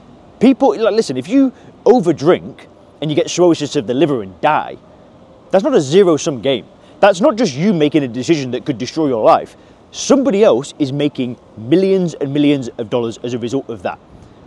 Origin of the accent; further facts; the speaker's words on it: England, United Kingdom; growing up in England where we don't have that threat.